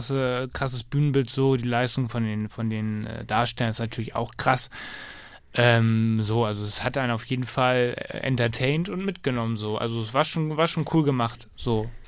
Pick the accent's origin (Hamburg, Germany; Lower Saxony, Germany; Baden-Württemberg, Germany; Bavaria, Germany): Hamburg, Germany; Ist auch witzig, so als Hamburger